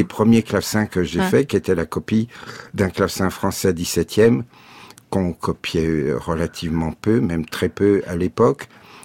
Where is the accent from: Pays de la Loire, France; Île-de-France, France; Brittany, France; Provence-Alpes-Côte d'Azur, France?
Pays de la Loire, France; moved away as an adult; also born or lived in Provence; Civilement, je suis né en Anjou, et un très beau pays où j'étais très heureux jusqu'à l'âge de 21, 22 ans.